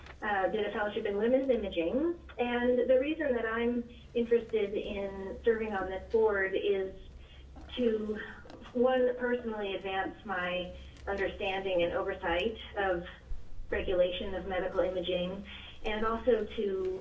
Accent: Colorado, United States; I grew up in Colorado and did my medical training all over the place out east at Dartmouth

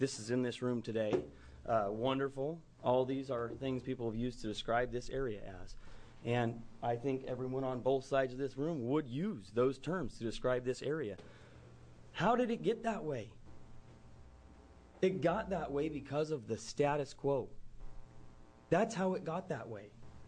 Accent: Idaho, United States; I'm from Idaho, just over the border in Owyhee County

